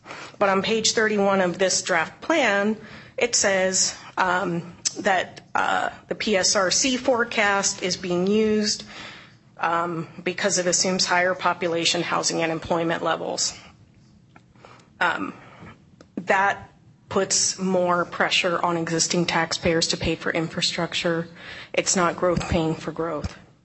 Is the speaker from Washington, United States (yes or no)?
yes; Black Diamond, Washington, United States; born or raised there; now in Bellevue, United States